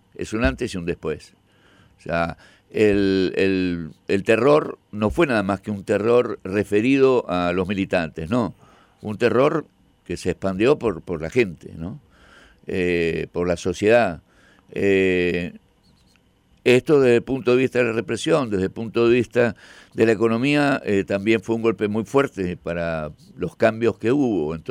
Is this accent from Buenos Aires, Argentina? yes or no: yes; Buenos Aires, Argentina; also born or lived in Córdoba; En Buenos Aires, sí. Viví siempre en Buenos Aires, salvo, digamos, viajes o cosas momentáneas, pero mi lugar de vivir.